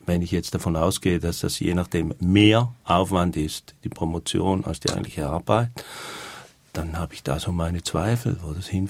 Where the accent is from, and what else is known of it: Switzerland